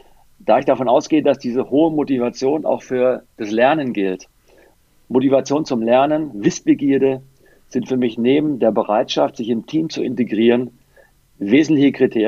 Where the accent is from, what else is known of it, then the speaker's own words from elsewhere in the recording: Lower Saxony, Germany; Ich komme aus der Biertrinkergegend Niedersachsen.